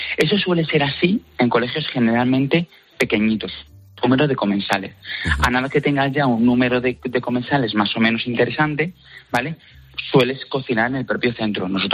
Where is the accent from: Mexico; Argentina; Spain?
Spain; Valencia, Valencian Community; Oye, por ejemplo, nosotros somos de Valencia y, pues oye, hay muchísima fruta de temporada que hay que intentar aprovechar.